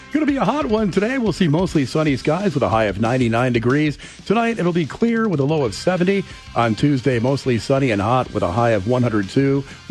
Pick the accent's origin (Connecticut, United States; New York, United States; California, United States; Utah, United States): New York, United States; now in Oklahoma, United States; So a lot of people know that I'm from New York originally.